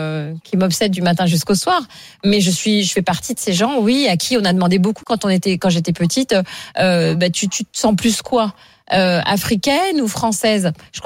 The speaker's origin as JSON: {"language": "French", "country": "France", "tie": "born there", "said": "Je suis née en France. Je me sens profondément française. J'aime me promener dans les petits villages français."}